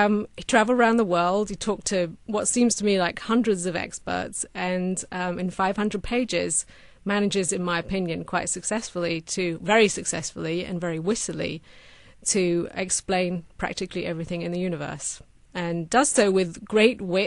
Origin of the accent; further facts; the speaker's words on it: United Kingdom; And he wrote one of my favorite books about my home country, Notes from a Small Island.